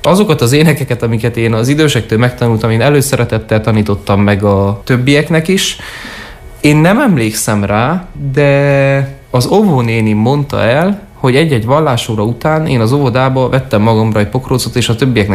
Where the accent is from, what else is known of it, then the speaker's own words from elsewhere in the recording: Agyagfalva, Harghita, Romania; nálunk Székelyföld azon részén, ahol felnőttem, legalábbis Agyagfalván